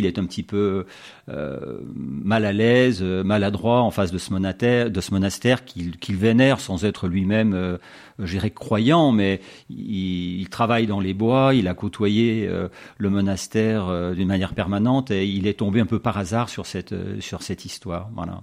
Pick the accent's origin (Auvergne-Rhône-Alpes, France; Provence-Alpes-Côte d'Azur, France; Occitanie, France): Auvergne-Rhône-Alpes, France; Chambéry; also born or lived in Pont-de-Beauvoisin; Je suis natif de Chambéry, j'ai vécu à Chaparian dans mon enfance, à Pont-de-Beauvoisin, on a déménagé.